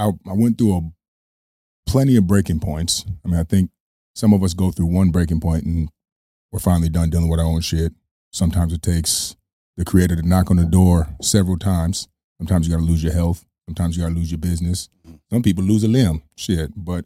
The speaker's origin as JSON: {"language": "English", "town": "Minneapolis", "region": "Minnesota", "country": "United States", "tie": "born or raised there", "moved": "as an adult", "lives_now": "Manhattan, United States", "said": "Yeah, well, I'm from Manhattan, born and raised in Minneapolis. Moved to Manhattan 3 years ago, or as I like to say, from the Mini-Apple to the Big Apple."}